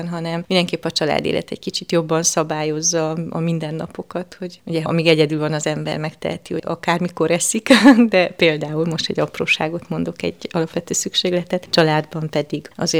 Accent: Târgu Mureș, Mureș County, Romania; Marosvásárhelyen nőttem fel, a Kövesdombon tulajdonképpen, és egy gyereke voltam a szüleimnek.

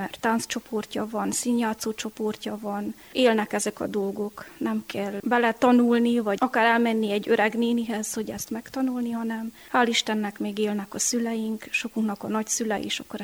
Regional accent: Csíkcsomortán, Harghita, Romania; Csíkcsomortán itt születtem. Körbevesz a hagyomány, beleszülettem egy nagy családba, öten vagyunk testvérek, édesapám a mai napig is gazdálkodik.

